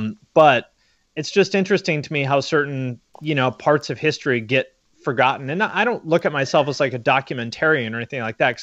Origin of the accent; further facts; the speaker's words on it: Seattle, Washington, United States; I don't know that I'm the person necessarily to tell that story because you know I'm from Seattle